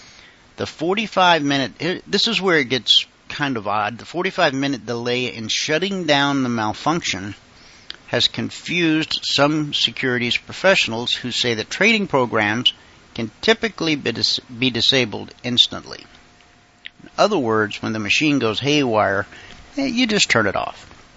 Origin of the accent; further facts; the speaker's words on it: Deep South, United States; I grew up in the Deep South. That was a very taboo thing.